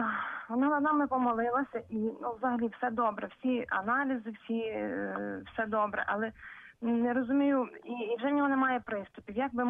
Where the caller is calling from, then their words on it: Mukachevo, Zakarpattia Oblast, Ukraine; Я з Мукачева дзвоню.